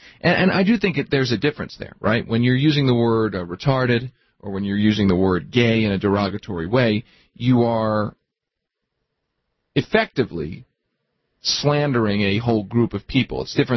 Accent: East Coast, United States; I mean, I grew up on the East Coast, and you know, you'd sort of use it when you were a kid.

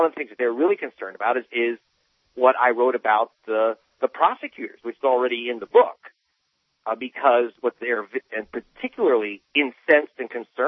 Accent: United States; I'm American, and Rove is un-American, and now let's get that straight.

